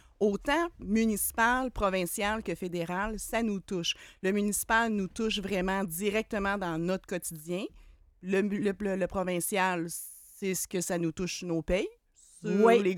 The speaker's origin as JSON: {"language": "French", "town": "Salaberry-de-Valleyfield", "region": "Quebec", "country": "Canada", "tie": "born or raised there", "lives_now": "Quebec City, Canada", "said": "Moi, je viens de la Montérégie. J'ai passé... je suis arrivée à Québec en plein milieu de la pandémie. Donc, j'ai passé la majorité de mes vies en Montérégie. Une belle région, Salaberry de Valleyfield"}